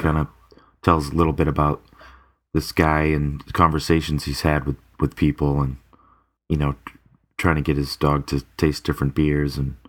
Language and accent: English; Boston, Massachusetts, United States; from Boston.